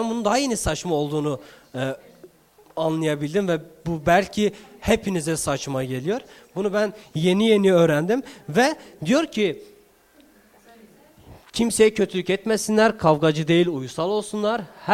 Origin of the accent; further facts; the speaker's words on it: Bingöl, Turkey; ben doğmuş ve büyümüş olduğum bir şehir vardı benim. Ben Bingöllüyüm, ben orada doğdum, orada büyüdüm ve o şehir gerçekten bir Texas gibiydi.